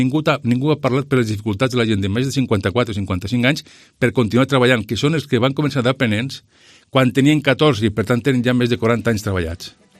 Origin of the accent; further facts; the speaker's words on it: Lleida, Catalonia, Spain; soc de Lleida